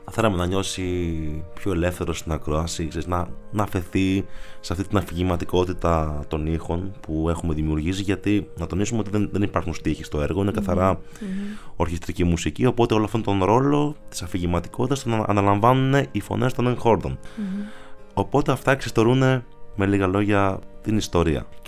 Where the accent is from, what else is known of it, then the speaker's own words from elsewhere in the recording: Agia, Thessaly, Greece; με τον τόπο μου εκεί, με τα χωριά μου εκεί στην επαρχία της Αγιάς, που είναι έτσι στη μέση είναι ο κάμπος και γύρω γύρω περικλείεται από βουνά.